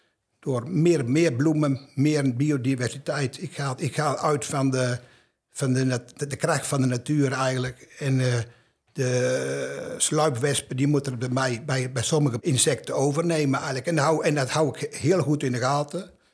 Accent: Deil, Gelderland, Netherlands; ik kom uit Deil.

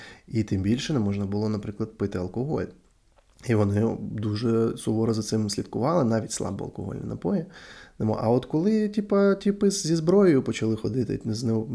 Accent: Donetsk, Donetsk Oblast, Ukraine; Коротше, я сам з Донецьку. І в 14-му році, десь з квітня місяця, по моєму місту, по центру мого міста, почали ходити люди в військовій формі.

